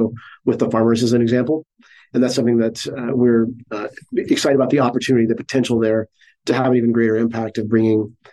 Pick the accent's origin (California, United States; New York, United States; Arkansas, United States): Arkansas, United States; Yeah, we're from Arkansas. We specifically don't like Alabama.